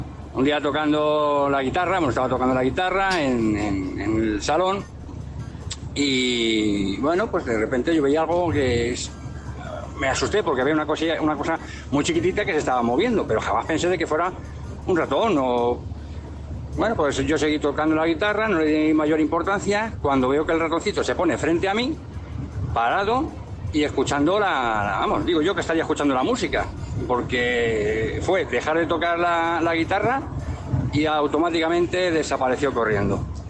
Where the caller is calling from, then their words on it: Madrid, Community of Madrid, Spain; de Madrid.